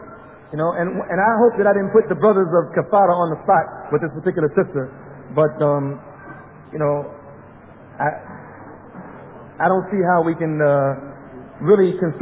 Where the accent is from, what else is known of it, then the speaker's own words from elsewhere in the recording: Newark, New Jersey, United States; also born or lived in Brooklyn; I mean, where I come from, you know, I'm coming from Newark, New Jersey. I also lived in Brooklyn, and I've seen the inside of some of these shelters.